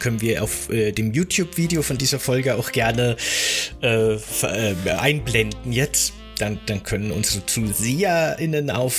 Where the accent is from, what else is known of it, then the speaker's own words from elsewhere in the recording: Bavaria, Germany; in Bayern, wo ich aufgewachsen bin